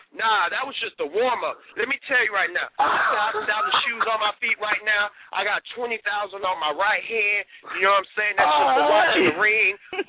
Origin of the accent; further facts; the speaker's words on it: Los Angeles, California, United States; First of all, I'm from the West Coast originally. I'm from L.A., so, you know, L.A. run all through my veins no matter where I'm at.